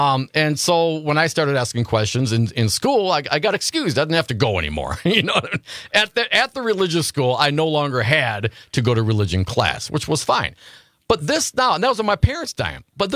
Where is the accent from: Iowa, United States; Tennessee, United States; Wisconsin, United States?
Wisconsin, United States; Stevensville; I grew up in Stevensville, up north there. Hey, not too far out of Appleton, Wisconsin.